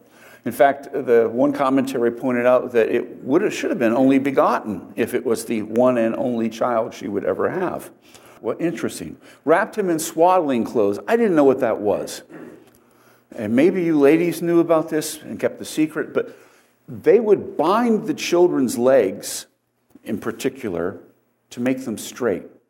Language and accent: English; New Jersey, United States; born there; that's the only reason I was born in New Jersey instead of the Holy Land on the right side of the Delaware.